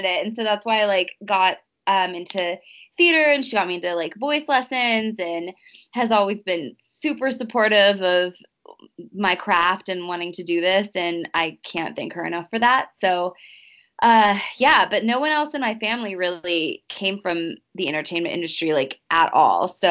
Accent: San Diego, California, United States; also born or lived in Upland; I was born in Upland, California, which is like near Santa Barbara area. And then my mom was like a single working mom, so we kind of bounced around a lot in throughout San Diego.

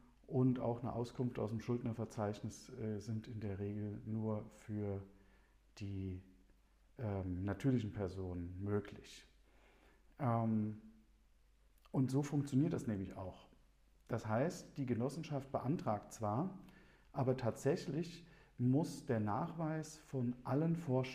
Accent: Hesse, Germany; Also, wie die meisten wissen, komme ich aus Hessen.

